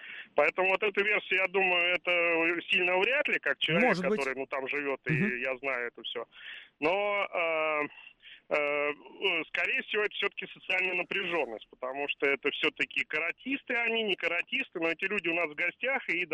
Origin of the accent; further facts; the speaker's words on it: Moscow, Russia; Я москвич, но вот у меня дача в Пушкино, я в пригороде там живу.